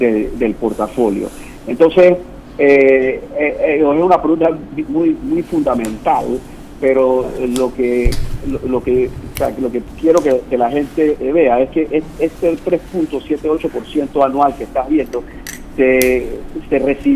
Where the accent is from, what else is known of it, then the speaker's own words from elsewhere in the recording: Panama; ¿de qué nos sirve a mí, como panameño, tener este fondo?